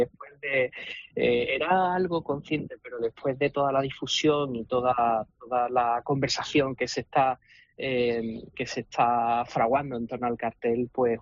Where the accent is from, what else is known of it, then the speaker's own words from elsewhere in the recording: Seville, Andalusia, Spain; algo como sevillano